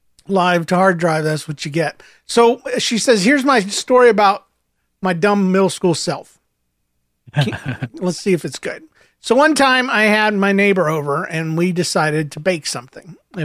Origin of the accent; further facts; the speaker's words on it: Alberta, Canada; I'm from Atlanta. No, I'm sorry. I can't read Alberta, Canada.